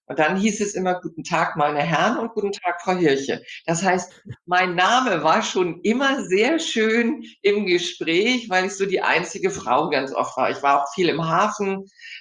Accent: Hamburg, Germany; ich bin ja schon stolze 65 Jahre alt. Hab gelernt, ich komme ja aus Hamburg, was man in Hamburg so lernt, Im- und Exportkaufmann.

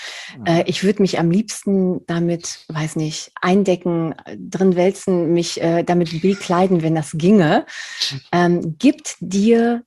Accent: Spain; German is a second language; now in Germany; Ich bin Spanierin, also ich kann definitiv nicht Berlinerisch irgendwie, aber trotzdem nehme ich es an.

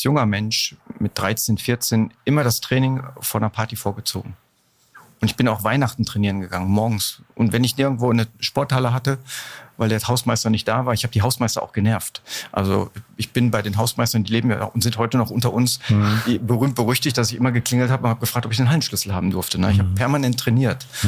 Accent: Alpen, North Rhine-Westphalia, Germany; born there; Ich bin in Alpen geboren, im Nachbarort, aber nicht lang da gewesen.

